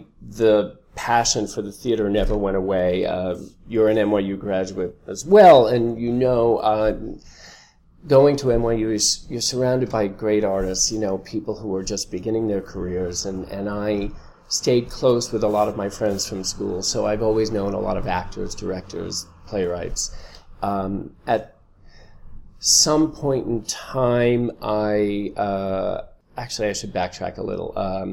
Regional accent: New York, United States; But I grew up across the street from Donna Murphy, and we used to put shows on in our backyard. So we grew up on Long Island, not far from Broadway, and would take the train in to see shows all the time.

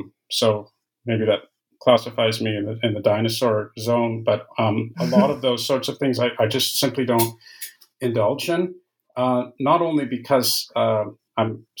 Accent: Canada; I'm Canadian by origin, and those degrees were in Canada

